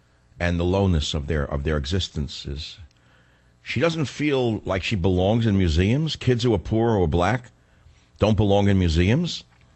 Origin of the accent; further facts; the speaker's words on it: Bronx, New York, United States; And growing up in the Bronx, I was one of those kids who never ate on a white tablecloth. I ate on oilcloth.